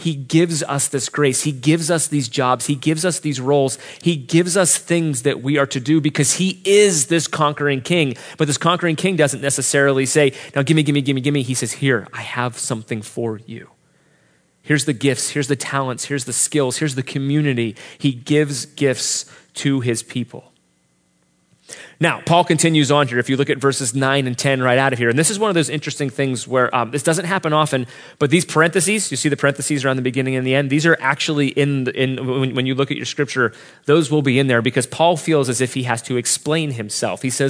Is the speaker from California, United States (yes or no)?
no; Pittsburgh, Pennsylvania, United States; Like, I'm from Pittsburgh and I would have loved to see that.